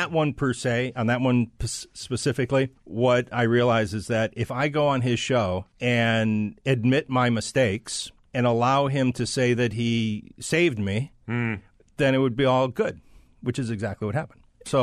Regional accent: Chicago, Illinois, United States; My hometown.

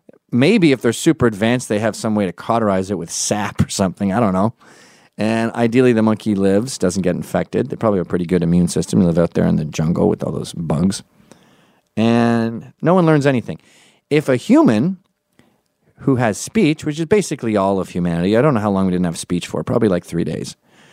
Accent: Scotland, United Kingdom; I'm Scottish

